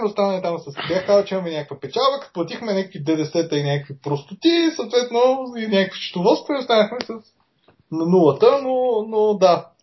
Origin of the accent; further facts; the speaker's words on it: Plovdiv, Plovdiv Province, Bulgaria; аз защото съм от Пловдив, нали?